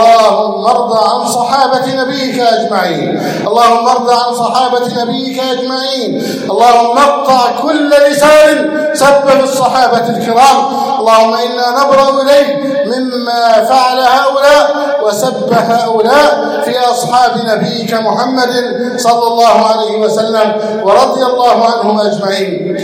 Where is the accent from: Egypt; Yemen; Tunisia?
Egypt; اللهم احفظ بلدنا مصر واجعلها أمنا أمانا سخاء رخاء